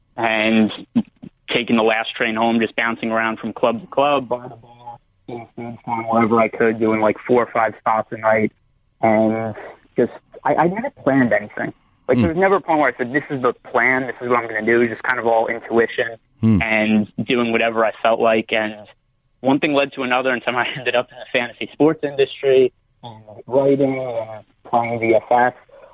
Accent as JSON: {"language": "English", "town": "Warren", "region": "New Jersey", "country": "United States", "tie": "born or raised there", "said": "I grew up in Warren, New Jersey, kind of like upper middle class, went to college."}